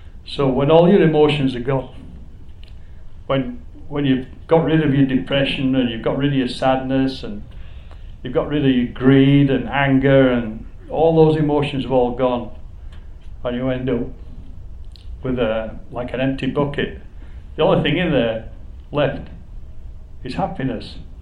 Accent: England, United Kingdom; born there; moved away as an adult; As you can guess, I was born in England. Just a bit about myself. I was born in England in 51.

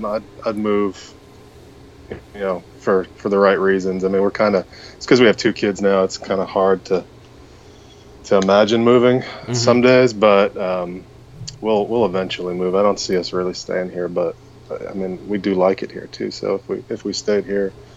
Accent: Brooklyn, New York, United States; I'm from Brooklyn and I live in Mississippi, so I'm not getting pizza anywhere.

